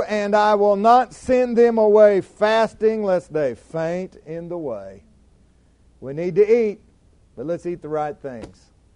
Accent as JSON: {"language": "English", "region": "Oklahoma", "country": "United States", "said": "We're from Oklahoma. You know what Oklahoma means? Oklahoma means mashed potatoes and gravy, fried potatoes, beans, biscuits and gravy, cornbread."}